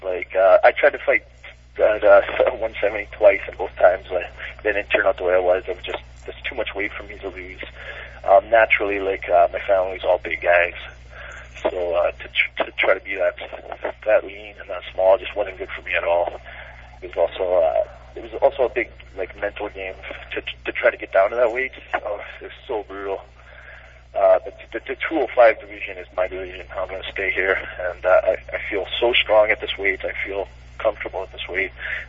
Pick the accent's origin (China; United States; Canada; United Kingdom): Canada; Prince George, British Columbia; I tried to get a fight after him because Prince George is my hometown.